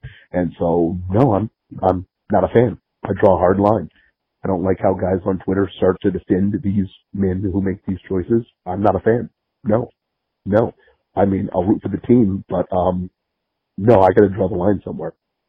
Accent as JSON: {"language": "English", "town": "Kalamazoo", "region": "Michigan", "country": "United States", "tie": "born or raised there", "lives_now": "Philadelphia, United States", "said": "Hey, Matt … out in Philly, actually vacationing in Michigan now, my hometown of Kalamazoo."}